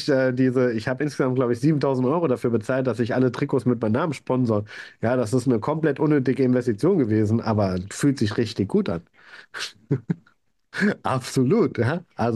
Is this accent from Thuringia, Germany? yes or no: no; Obererlbach, Bavaria, Germany; in Obererlbach, wo ich herkomme, wo ich aufgewachsen bin?